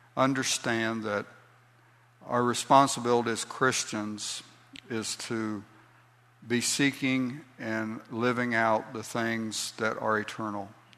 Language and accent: English; Wichita Falls, Texas, United States; born there; I was born on December the 17th, 1953, at Wichita Falls, Texas, at Shepherd Air Force Base.